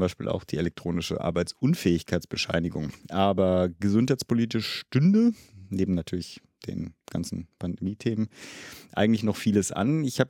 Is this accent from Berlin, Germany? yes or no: yes; Berlin, Germany; ja, ist man ja als Berliner irgendwie schon